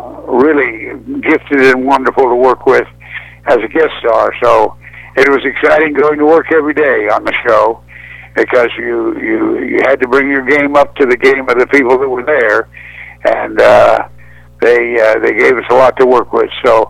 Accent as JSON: {"language": "English", "region": "Oregon", "country": "United States", "tie": "born or raised there", "also_born_or_lived": "Los Angeles", "said": "I was raised primarily in Oregon until my junior high school years, and then we started spending winters in California. I went to the last year of junior high and high school in Los Angeles."}